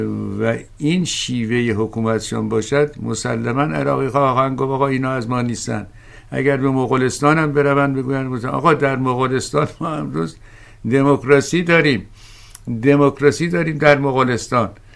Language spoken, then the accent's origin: Persian; Iran; ما ایرانی هستیم، اگر لهجه متفاوت داریم ایرانی هستیم